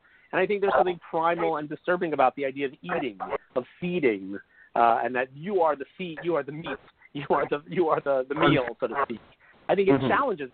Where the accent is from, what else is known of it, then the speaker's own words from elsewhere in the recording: New York, United States; Being a New Yorker, especially originally, I did.